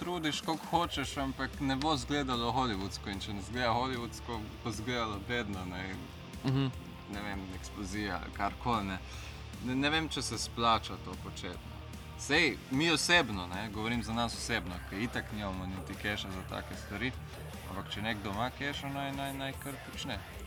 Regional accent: Brežice, Lower Sava, Slovenia; now in Ljubljana, Slovenia; Ko sem prišel iz Brežic v Ljubljano

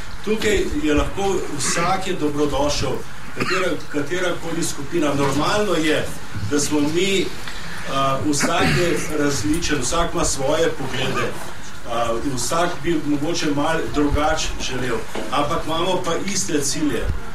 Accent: Postojna, Littoral–Inner Carniola, Slovenia; Tudi jaz sam sem iz Postojne, nisem iz Ljubljane.

